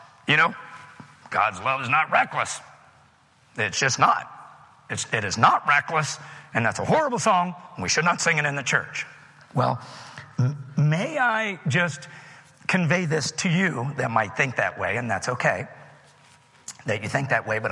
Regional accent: West Virginia, United States; West Virginia, my home state, y'all, was number one.

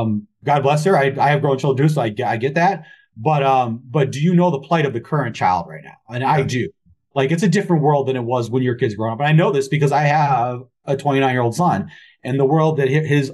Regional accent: Rochester, Michigan, United States; So I grew up in, you know, for most of my formative years, high school, middle school, I grew up in Rochester, Michigan, you know, 90, even to this day, it's like 90% white.

